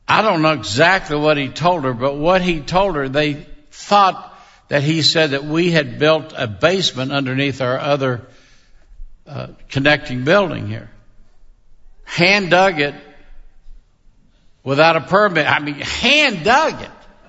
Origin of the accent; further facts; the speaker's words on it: Kentucky, United States; I'm from Kentucky, and they call me hillbilly.